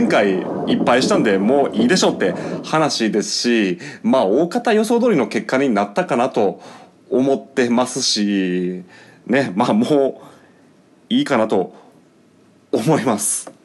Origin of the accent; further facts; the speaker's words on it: Shiga, Japan; 僕の地元滋賀も